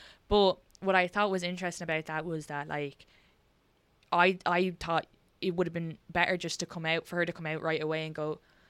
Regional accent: Ireland; because we're from Ireland, I don't think that's never part of the dialect

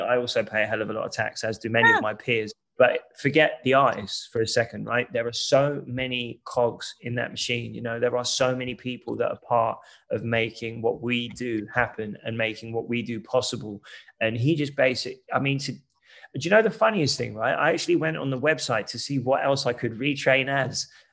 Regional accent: London, United Kingdom; growing up in East London prepared me for really well.

